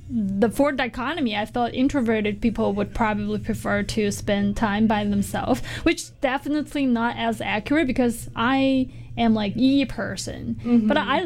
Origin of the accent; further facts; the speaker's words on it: Chengdu, Sichuan, China; I also love to like spend some time living in my hometown in Chengdu, China, or other places in China